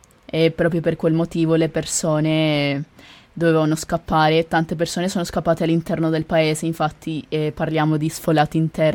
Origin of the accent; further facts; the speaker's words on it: Colombia; transito, perché non è mai stato un paese ambito per i migranti, anche per la stessa precarietà che c'è nel mio paese.